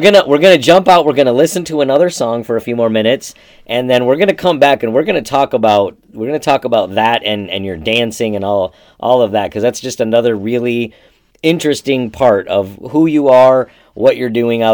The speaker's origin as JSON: {"language": "English", "country": "United States", "accent": "American", "said": "I got my American accent"}